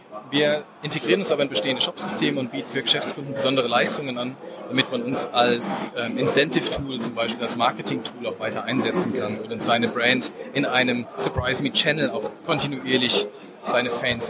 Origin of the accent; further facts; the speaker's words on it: Katzweiler, Rhineland-Palatinate, Germany; Wir kommen aus der Nähe von Kaiserslautern. In Katzweiler sind wir stationiert sozusagen.